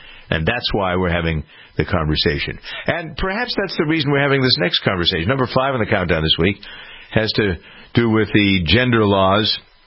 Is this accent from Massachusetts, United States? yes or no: yes; Boston, Massachusetts, United States; And because I'm from Boston, I know that the Herald, which is a tabloid, is much more to the right than the Globe is.